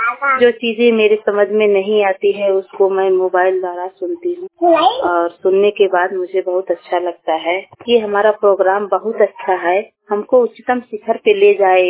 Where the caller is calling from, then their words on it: Narthua, Uttar Pradesh, India; मैं नरथुआ का ग्राम सभा नरथुआ से बोल रही हूँ। मेरा जिला भदोही इलाका और आई है।